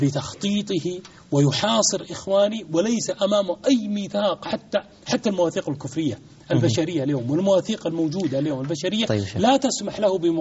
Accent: Palestine; بل يحاصرون الآن ثلاثة قرابة 1,500,000 نسمة في بلادنا فلسطين وكأن شيئا لم يكن

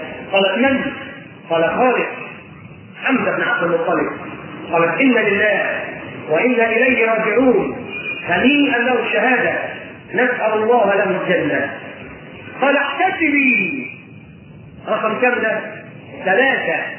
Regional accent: Upper Egypt, Egypt; احنا عندنا في الصعيد، احنا عندنا في الصعيد

